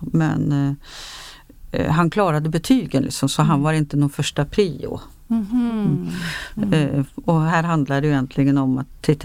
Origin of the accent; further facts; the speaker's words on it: Norway; Ja, jag är norsk.